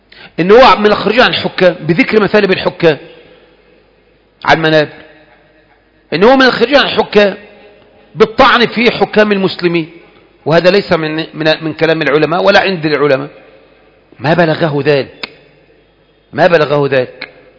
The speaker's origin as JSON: {"language": "Arabic", "country": "Egypt", "said": "بالذات إحنا كمصريين"}